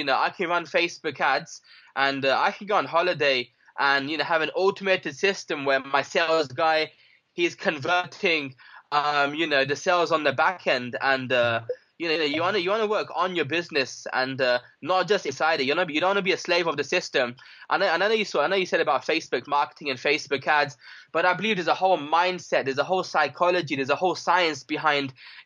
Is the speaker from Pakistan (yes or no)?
yes; Pakistan; It's not easy being Pakistani, you know, it's not easy being a brown guy, you know.